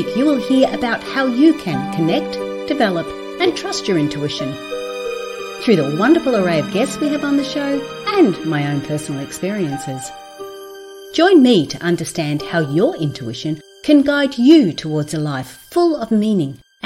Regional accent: Gold Coast, Queensland, Australia; Well, I'm from the Gold Coast, Queensland. So we're both Australians on this podcast today

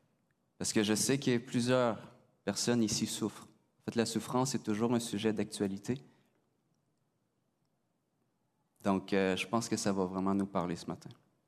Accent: Quebec, Canada; Je viens de la Gaspésie, je suis ici à la Bible Part depuis 2013.

